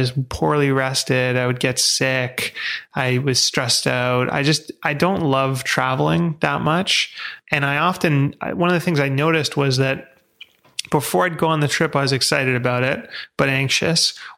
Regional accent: Vancouver, British Columbia, Canada; I grew up in Vancouver, and I went to school with a lot of really rich kids

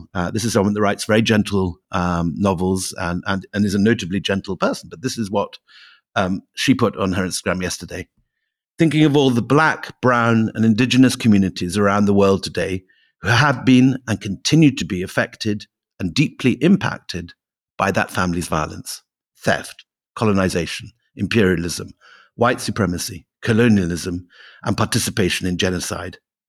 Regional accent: United Kingdom; now in India; Me as the Brit living in India

